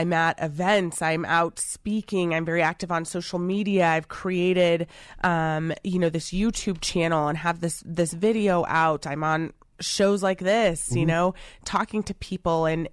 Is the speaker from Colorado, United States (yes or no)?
yes; Aurora, Colorado, United States; I'm born and raised in Aurora. Aurora's my hometown. I went to Overland High School. Very diverse school. Very diverse background, how I grew up.